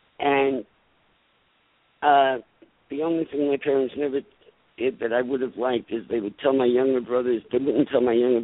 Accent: Bronx, New York, United States; And I come from a project in the Bronx. So it wasn't a matter of courage growing up in the South Bronx.

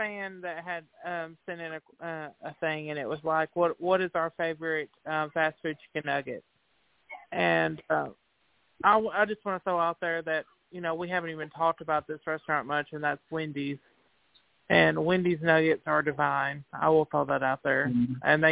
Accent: Tennessee, United States; Our area, yeah, our area where I grew up here in Tennessee, it was Hardee's.

